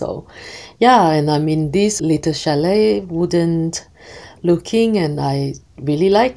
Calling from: Vevey, Vaud, Switzerland; I'm in Vevey, a little town in Switzerland right now

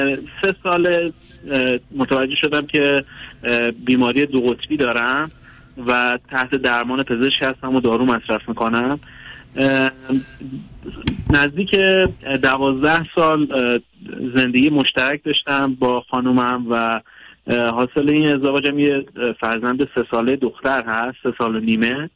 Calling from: Iran; ولی تلفنم قطع شد چون از ایران هستم.

